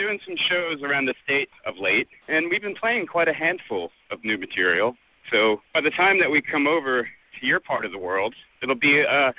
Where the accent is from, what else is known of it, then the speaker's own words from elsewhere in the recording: Philadelphia, Pennsylvania, United States; I grew up in Philadelphia, and when Public Enemy put out their first 12-inch single